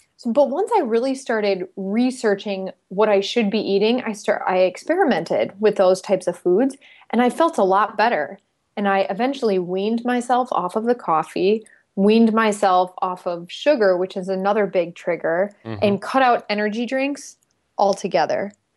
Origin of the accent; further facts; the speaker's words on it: Chicago, Illinois, United States; I'm from Chicago. That's what we do.